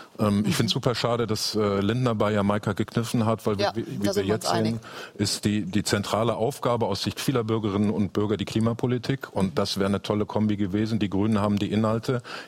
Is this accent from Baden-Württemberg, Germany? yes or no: no; North Rhine-Westphalia, Germany; Ich komme aus Nordrhein-Westfalen.